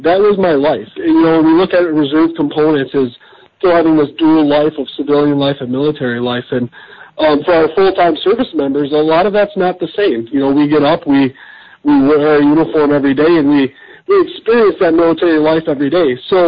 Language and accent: English; Haslett, Michigan, United States; Well, I grew up in New Michigan, just outside of East Lansing, in a community called Hazlett.